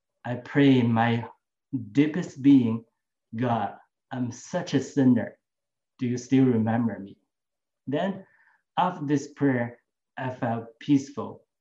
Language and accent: English; China; English is a second language; moved away as an adult; I was born and raised in China in the 1970s and I never dreamed to become a Christian. But through a series of life events, I was able to come out of my country in 2001. I went to London